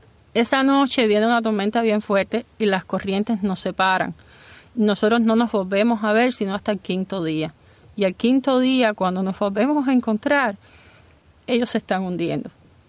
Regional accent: Cuba; moved away; cuando salí de Cuba no sabía a lo que me enfrentaba.

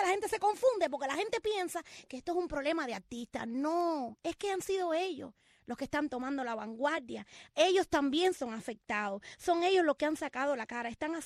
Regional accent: Boyo Manso, Holguín, Cuba; yo soy cubana y porque desde mi pueblito allí en Holguín, mi pueblito Boyo Manso

